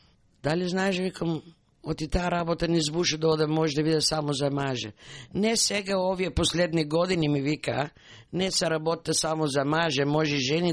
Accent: Strumica, Southeastern, North Macedonia; now in Australia; Јас сум од Срумичко, од голема фамилија, јас бех 10-та во фамилијата.

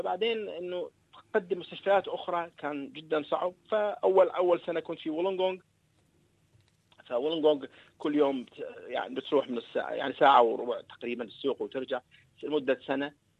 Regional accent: Iraq; now in Australia; وكلنا يعني أنا في البداية يمكن تكون كنت أنا عراقي، وأنا أنا جالية، مش جالية، أنا مجتمع، أنا أنا أنا أنا مسلم أسترالي.

